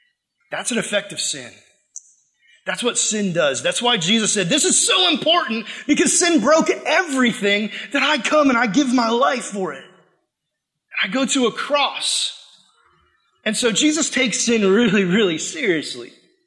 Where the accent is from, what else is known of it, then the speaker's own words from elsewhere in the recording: Plymouth, Massachusetts, United States; I'm from Plymouth, Massachusetts.